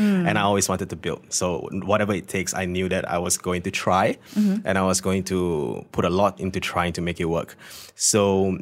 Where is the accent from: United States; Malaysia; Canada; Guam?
Malaysia; being a Malaysian here